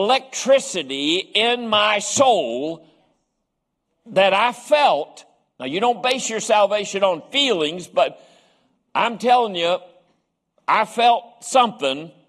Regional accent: West Virginia, United States; even though I'm from West Virginia, I happen to know what the word beginning meant.

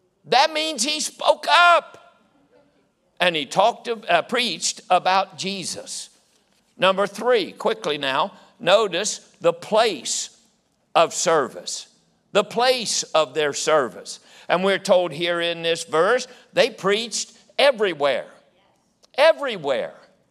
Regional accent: West Virginia, United States; You see, I was from West Virginia. We didn't get out much.

